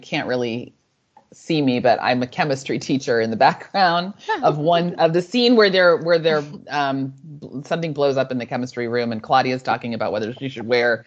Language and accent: English; Washington, D.C. area, United States; born there; moved away as an adult; also born or lived in Chicago; now in Houston, United States; So for context, I wasn't born here. I was born right outside of Washington, D.C. Mm-hmm. And then I went to college in Chicago.